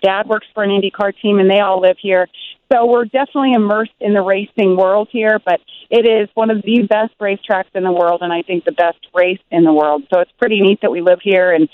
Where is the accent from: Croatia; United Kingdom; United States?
United States; South Lake Tahoe, California; I was born in South Lake Tahoe, California, so I grew up with snow and with cold, but it just doesn't get that cold there.